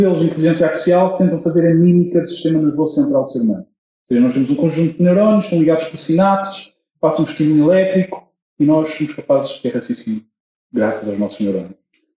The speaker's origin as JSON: {"language": "Portuguese", "town": "Cabeceiras de Basto", "region": "Norte", "country": "Portugal", "said": "sou de Cabeceiras Vasco"}